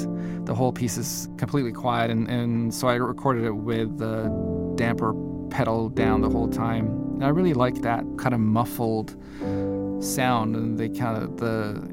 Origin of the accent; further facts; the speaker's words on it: Southern Norway, Norway; now in New York City, United States; where I grew up in Norway, which is the polar circle runs through it, and a lot of memories of very cold nights. Even though I'm from the south, it still gets very cold.